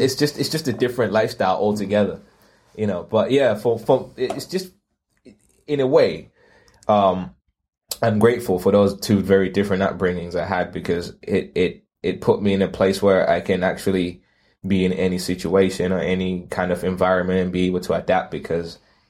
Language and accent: English; Zimbabwe; where I grew up in Zimbabwe, where I wasn't surrounded by that at all. It was mainly just my own people.